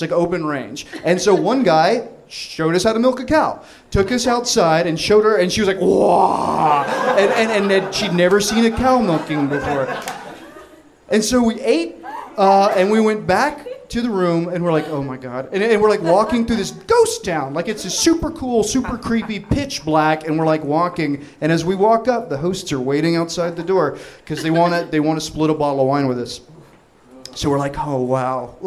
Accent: Los Angeles, California, United States; And yeah, we're from LA.

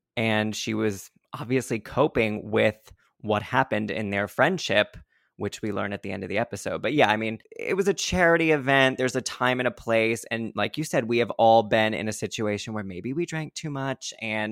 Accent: the South, United States; I'm from the South too.

